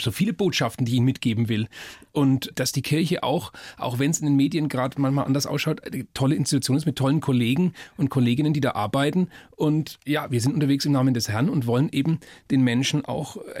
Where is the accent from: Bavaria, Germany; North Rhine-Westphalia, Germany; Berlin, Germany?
Bavaria, Germany; ich bin ja Franke